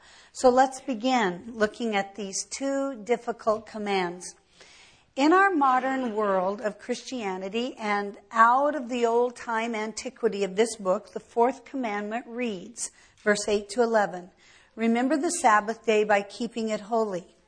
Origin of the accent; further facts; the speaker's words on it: Colorado, United States; And I remember as a little girl growing up in Colorado in the 50s and early 60s, but mostly the 50s, no gas station was open ever.